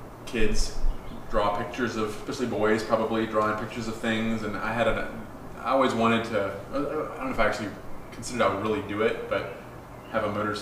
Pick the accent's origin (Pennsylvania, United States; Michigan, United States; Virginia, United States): Virginia, United States; I fell in love with the upper Midwest, but I'm from Virginia originally.